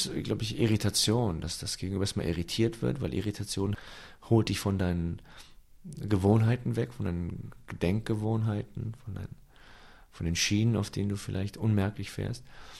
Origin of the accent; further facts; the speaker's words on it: Cologne, North Rhine-Westphalia, Germany; Köln ist meine Heimat.